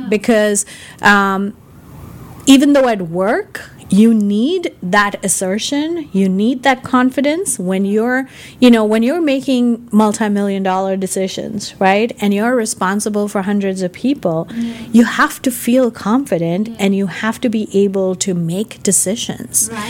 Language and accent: English; India; So I grew up in India and grew up with very limited means.